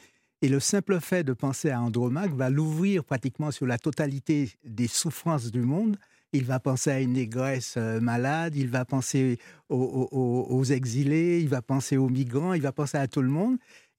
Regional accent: French Antilles, France; Donc je suis des Antilles

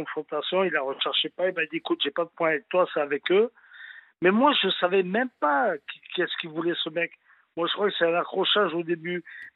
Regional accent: Bordeaux, Nouvelle-Aquitaine, France; moved away as an adult; now in Paris, France; J'avais quitté Bordeaux, vu que j'étais de Bordeaux.

